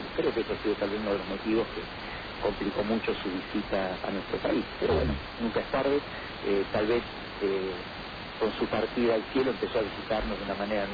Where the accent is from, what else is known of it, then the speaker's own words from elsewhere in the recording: Argentina; como somos la Argentina, ¿no?